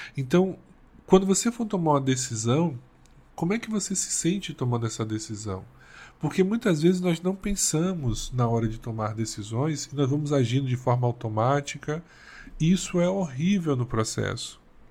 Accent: Bahia, Brazil; vira e mexe, como bom baiano, a expressão, né?

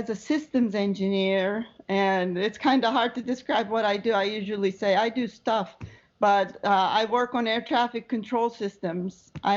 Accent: Ankara, Turkey; I was born and raised in Ankara, Turkey. It's the capital of Turkey, but it's not the most exciting town. But I went to all my schooling in Ankara till I graduated from college

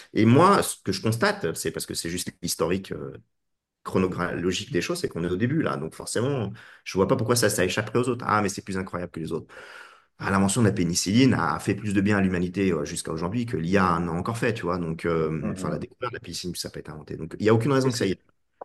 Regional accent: France; moi, je suis français et aux États-Unis

